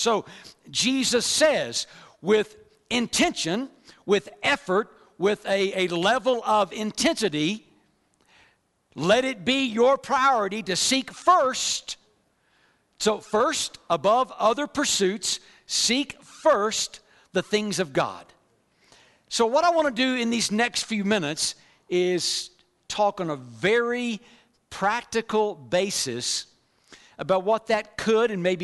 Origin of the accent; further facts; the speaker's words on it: Lamesa, Texas, United States; I'm a native Texan. I grew up in West Texas. If you are familiar with West Texas, La Mesa, Texas is where I'm from.